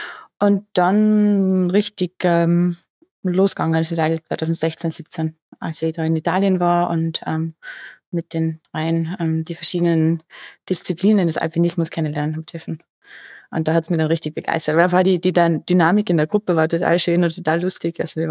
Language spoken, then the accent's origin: German; Carinthia, Austria; now in Innsbruck, Austria; Ich komme ursprünglich aus Kärnten, aber wohne jetzt schon länger in Innsbruck, in Tirol.